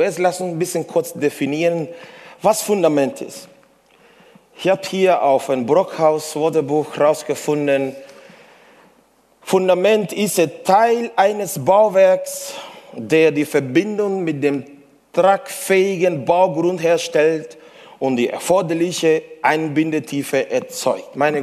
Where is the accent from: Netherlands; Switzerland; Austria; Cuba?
Cuba; German is a second language; now in Germany; Ich komme aus Kuba. Ich muss immer sagen, es ist die schönste Insel der Welt. Aber Gott hat mir nach Deutschland geschickt.